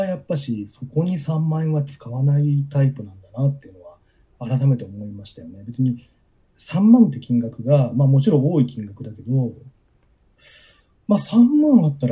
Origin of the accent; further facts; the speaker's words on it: Shinjuku, Tokyo, Japan; まあ僕、実家新宿ですから。